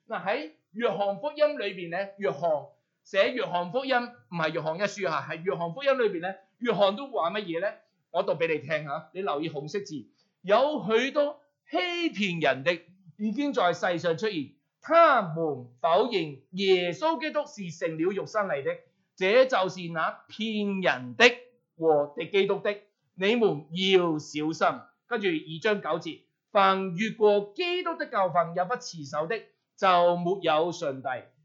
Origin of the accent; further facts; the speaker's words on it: Hong Kong; now in New Zealand; 喺我哋紐西蘭呢一度嘅地方啊，可能好多人咧，我哋係嚟自香港。